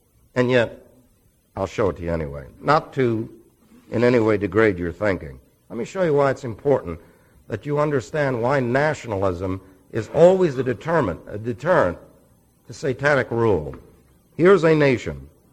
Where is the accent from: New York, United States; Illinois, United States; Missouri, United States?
New York, United States; New York City; born there; Remember, I was born in New York City, but I have since given up my citizenship and joined the ranks of the Confederacy.